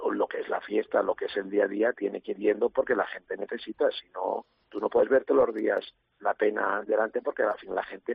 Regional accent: Valencian Community, Spain; que se den cuenta de cómo somos los valencianos.

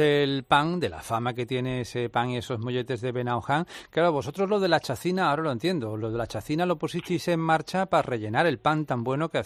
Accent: Andalusia, Spain; los que somos andaluces

